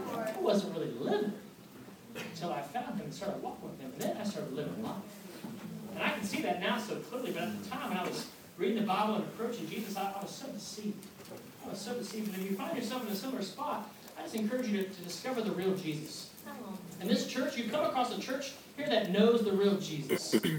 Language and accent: English; United States; I didn't grow up going to church. I'm from America, but believe it or not, I wasn't very religious growing up.